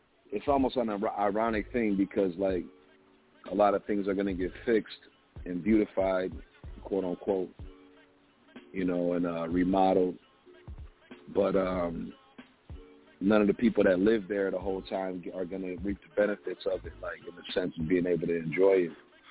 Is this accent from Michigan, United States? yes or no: yes; Port Huron, Michigan, United States; I mean, you know, I grew up in Port Huron. Port Huron is about an hour away from Detroit.